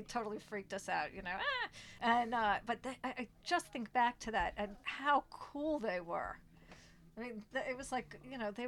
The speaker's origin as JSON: {"language": "English", "region": "New York", "country": "United States", "tie": "born or raised there", "said": "So I grew up on Long Island, and very close to the Long Island Sound and Udall's Cove"}